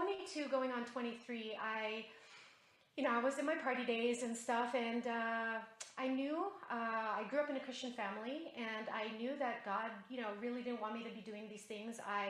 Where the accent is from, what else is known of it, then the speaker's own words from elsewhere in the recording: Philippines; also born or lived in Utah, United States; so I'm half Filipino, half American. My dad was in the military, and I was born in Utah. Then 5.5 years later, we moved back to the Philippines, mm-hmm.